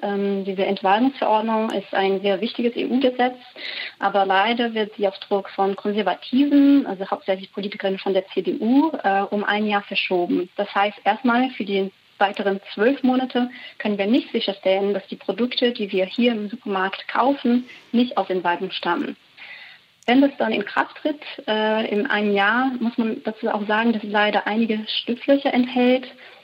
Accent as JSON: {"language": "German", "country": "Brazil", "said": "Ja, also ich finde, gerade als Brasilianerin ist auch diese Frage mit anderen Handelspartnern und China sehr wichtig."}